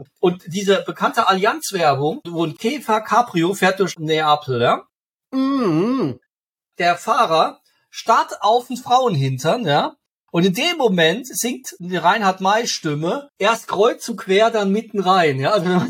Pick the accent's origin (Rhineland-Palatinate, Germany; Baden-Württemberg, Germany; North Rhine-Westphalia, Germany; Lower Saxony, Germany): Rhineland-Palatinate, Germany; Ludwigshafen; Also ich bin ja neben Mannheim groß geworden in Ludwigshafen, habe auch in Mannheim studiert und war jedes Wochenende in Mannheim.